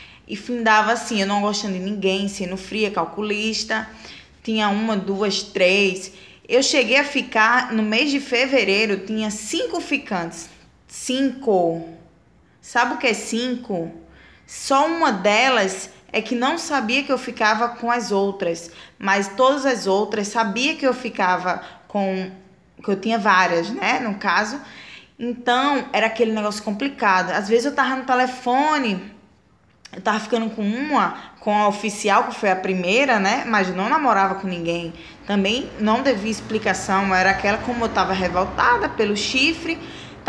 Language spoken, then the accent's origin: Portuguese; Natal, Rio Grande do Norte, Brazil; tenho 24 anos, sou de Rio Grande do Norte, Natal.